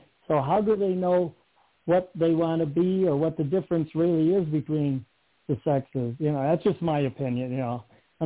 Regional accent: Ohio, United States; Well, right now I'm in Ohio. I'm originally from Ohio.

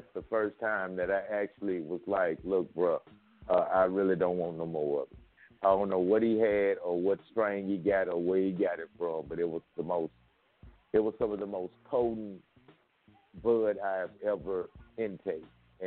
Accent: the South, United States; like I said, I'm from the South, and to me, that track was like a West Coast Southern track. It represented where we from.

